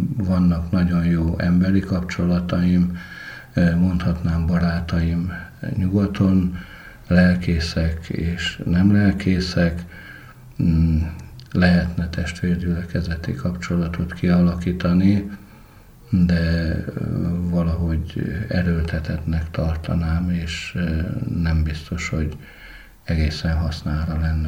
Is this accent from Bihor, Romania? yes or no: yes; Borș, Bihor, Romania; moved away as an adult; also born or lived in Érkeserű / Oradea / Cluj-Napoca; now in Debrecen, Hungary; az Érmelléken születtem, Érkeserűben, és innen indult az életem, ott szolgált édesapám. Még az első osztályt ott végeztem, azután kerültünk Bors községbe, ez a határátkelő hely, Nagyvárad mellett. Így Nagyváradon érettségiztem, Kolozsvár, és most Debrecen.